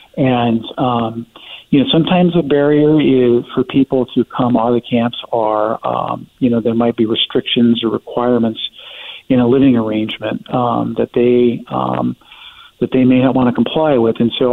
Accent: Denver, Colorado, United States; now in Portland, United States; I come from Denver, which has, you know, it has its own issues with homelessness.

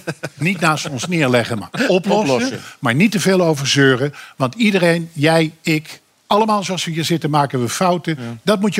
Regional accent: Tilburg, North Brabant, Netherlands; wij komen allebei uit Tilburg.

